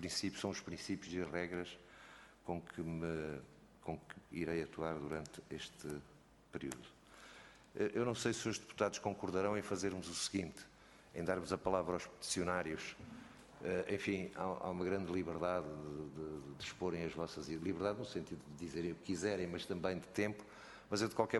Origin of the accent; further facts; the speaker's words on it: Coimbra, Centro, Portugal; dizer-vos que sou de Coimbra e que, portanto, quero o melhor para a minha terra, para a minha cidade, para o meu concelho, para a minha região